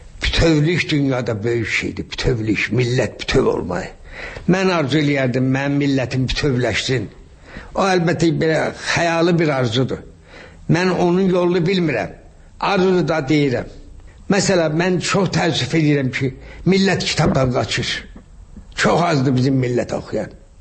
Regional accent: Shaki, Azerbaijan; born or raised there

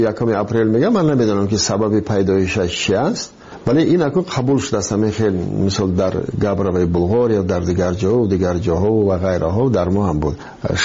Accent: Iran; من گفتم من یک از ایران آمدم

